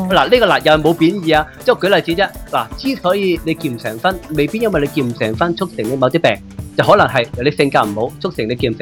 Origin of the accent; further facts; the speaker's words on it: China; 我哋中國人咪叫國家嘅